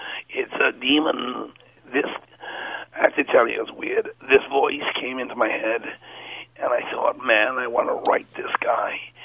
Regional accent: Liverpool, North West England, United Kingdom; I grew up in Liverpool. On

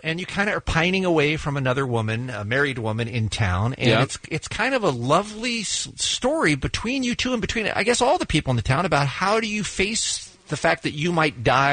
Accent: Maryland, United States; I grew up in Maryland, my brother drove me by the high school while I was there.

